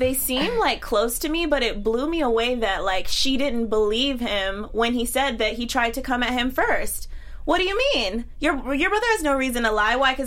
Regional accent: the South, United States; And I'm from the South, so I don't really care.

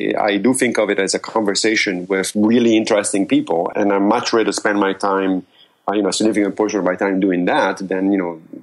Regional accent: Rome, Lazio, Italy; First of all, I grew up in Rome.

